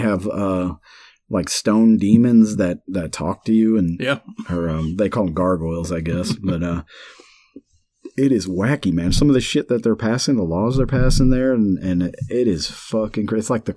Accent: Missouri, United States; I think everybody knows I'm from Missouri, and that's where we're going, back to Missouri.

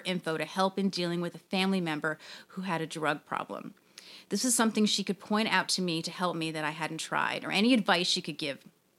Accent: Atlanta, Georgia, United States; I told her I came from Atlanta, the capital of Coca-Cola.

